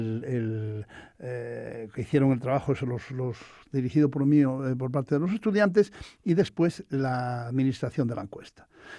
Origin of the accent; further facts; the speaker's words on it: Castile and León, Spain; en la zona de donde yo vengo, donde he nacido, que es el Bierzo